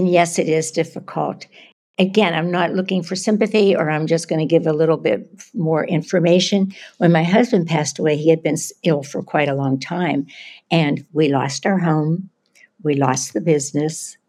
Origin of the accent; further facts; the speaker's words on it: Pittsburgh, Pennsylvania, United States; moved away; But I was born in Pittsburgh. I was a Pittsburgh girl. I was a dancer. I moved to New York.